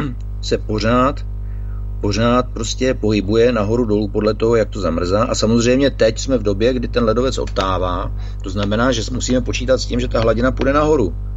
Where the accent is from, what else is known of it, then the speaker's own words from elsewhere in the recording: South Moravian Region, Czechia; Já jsem vyrostl na jižní Moravě v Podluží, kousek od Lanžota